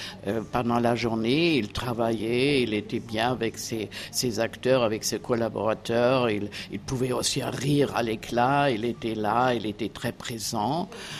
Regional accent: Germany; moved away as an adult; now in Paris, France; C'était au début des années 60. Je venais d'Allemagne.

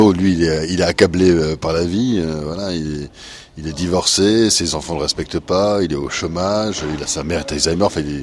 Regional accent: Sallaumines, Hauts-de-France, France; Moi, j'ai grandi à Salomine.

